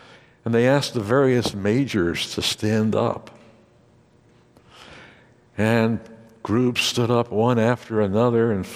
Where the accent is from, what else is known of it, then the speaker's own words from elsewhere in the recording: Amarillo, Texas, United States; I was baptized in the Presbyterian Church in my hometown of Amarillo, Texas, when I was about 10 years old.